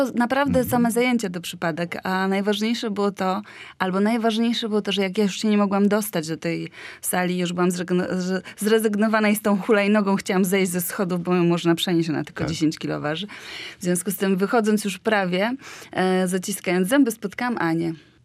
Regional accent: Pruszcz Gdański, Pomeranian Voivodeship, Poland; ja jestem tu z Pruszcza Gdańskiego.

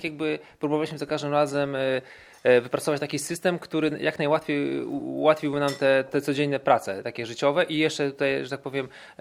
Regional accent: Mrągowo, Warmian-Masurian Voivodeship, Poland; Ja jestem z Mrągowa

